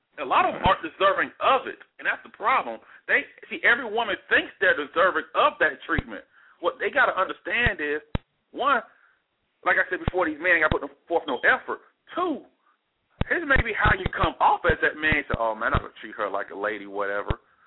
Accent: the South, United States; mind you, I'm from the South, so we got these values for the most part

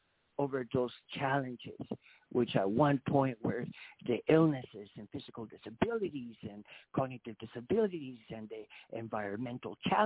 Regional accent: Guatemala; because I was raised in Guatemala, I'm also able to decipher what is African and what is Spanish

